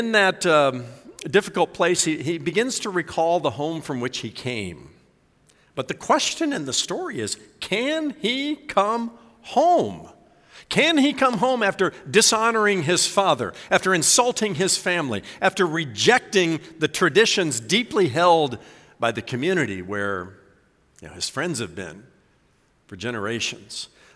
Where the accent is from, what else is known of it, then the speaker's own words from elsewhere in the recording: Indiana, United States; I'm a Boilermaker, born and raised in Indiana.